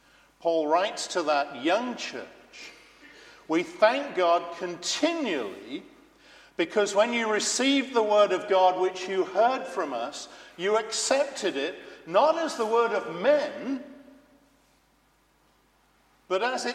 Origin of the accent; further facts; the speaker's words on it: England, United Kingdom; I have a very soft spot for Scotland. I grew up in England, but my grandmother is Scottish.